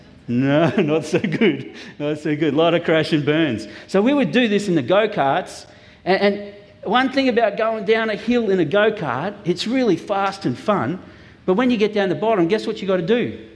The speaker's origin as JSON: {"language": "English", "town": "Mount Gravatt", "region": "Queensland", "country": "Australia", "tie": "born or raised there", "said": "When I grew up in Mount Gravatt, we were down in Mount Gravatt during the week visiting my family"}